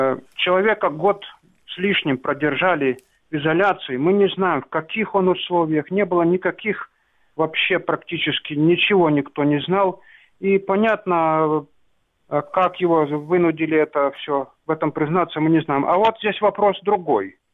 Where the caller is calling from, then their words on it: Sloviansk, Donetsk Oblast, Ukraine; из Славянска.